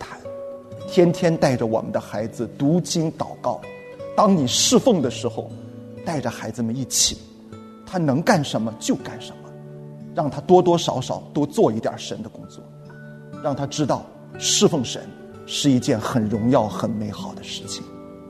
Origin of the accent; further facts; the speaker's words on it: China; 你知道我们中国人过年的时候特别忌讳这个死字儿